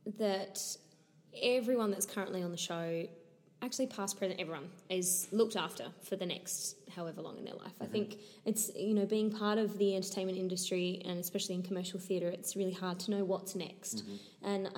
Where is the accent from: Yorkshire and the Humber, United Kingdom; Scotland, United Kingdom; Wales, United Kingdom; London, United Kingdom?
Scotland, United Kingdom; accent: Scottish; I have to explain my Scottish accent. I'm going to do it because... Okay. So I was born and brought up on the northeast coast of Scotland, which is like country Scotland.